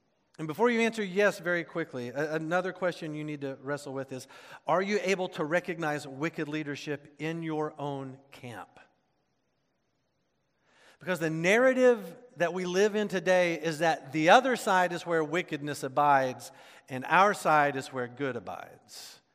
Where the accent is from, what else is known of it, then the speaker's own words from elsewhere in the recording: Oklahoma, United States; We used to have this phrase growing up in Oklahoma.